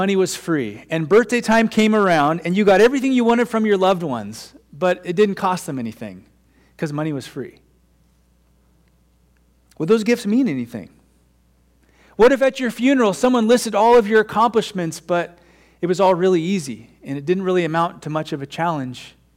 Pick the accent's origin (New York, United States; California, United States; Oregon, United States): Oregon, United States; Portland; I lived in Portland. I was born and raised in Portland.